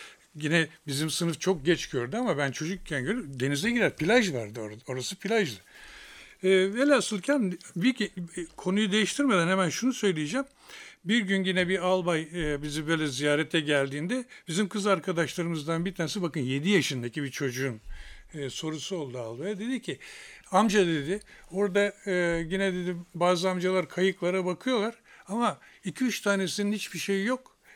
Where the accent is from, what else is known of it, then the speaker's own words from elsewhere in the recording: Gölcük, Kocaeli, Turkey; çocukluğum Marmara kıyılarında geçti. Bir bariyeli deniz astsubayının oğluyum ben. Dolayısıyla hem aklımda kalan, bilinçli olduğum dönemden başlamak gerekirse ilkokula Gölcük'te